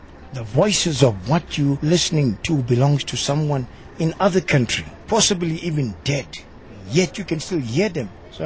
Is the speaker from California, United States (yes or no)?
yes; California, United States; Orange County originally. Then I moved to LA.